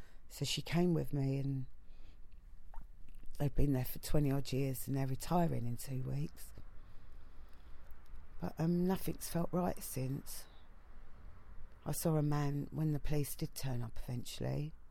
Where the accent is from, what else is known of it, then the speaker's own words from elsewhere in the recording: London, United Kingdom; I love my area. I love being a Londoner.